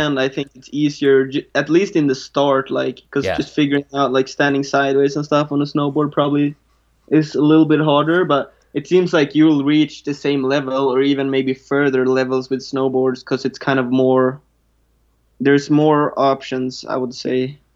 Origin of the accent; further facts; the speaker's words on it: Hörnefors, Västerbotten County, Sweden; I grew up in Hörnefors in Sweden.